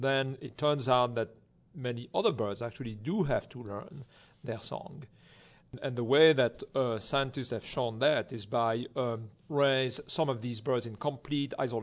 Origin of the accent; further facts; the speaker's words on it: Texas, United States; the first question someone is going to ask me is, where are you coming from? Right. If I say Texas, they don't believe me somehow.